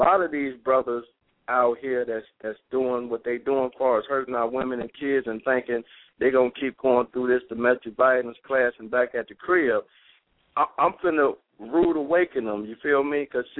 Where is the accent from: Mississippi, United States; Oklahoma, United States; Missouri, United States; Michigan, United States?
Michigan, United States; Detroit; You know, me, I grew up in Detroit